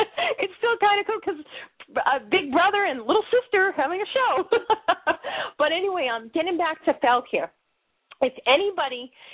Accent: Massachusetts, United States; accent: Bostonian; we're just, you know, from different backgrounds, and my whole Bostonian accent, so it fits in the film

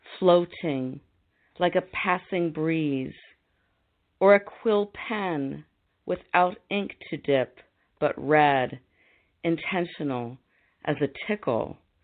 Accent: Grove City, Ohio, United States; from Grove City, Ohio, a suburb of Columbus.

